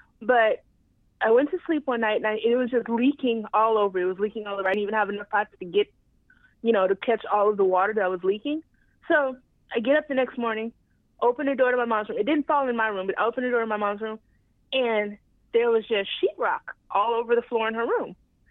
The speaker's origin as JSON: {"language": "English", "region": "Texas", "country": "United States", "said": "I'm from Texas."}